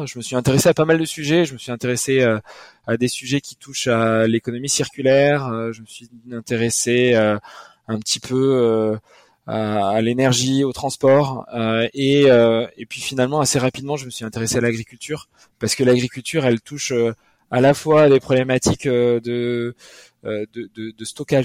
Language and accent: French; Nouvelle-Aquitaine, France; En effet, je suis originaire du Pays Basque.